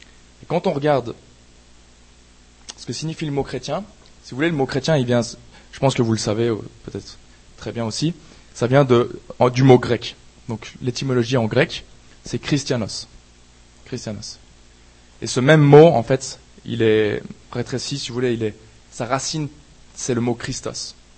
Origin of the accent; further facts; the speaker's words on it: Switzerland; dans le milieu dans lequel j'ai grandi, c'était en Suisse.